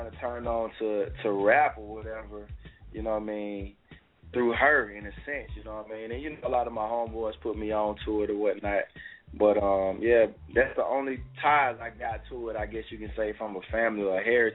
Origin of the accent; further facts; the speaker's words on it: Lithonia, Georgia, United States; Well, I was raised in Lithonia, which is on the east side, you know, of Atlanta, near Decatur and Stone Mountain, you know.